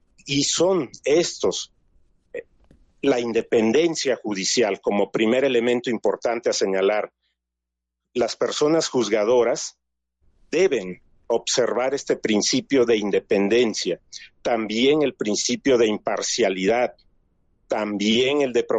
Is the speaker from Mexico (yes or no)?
yes; Mexico; como mexicano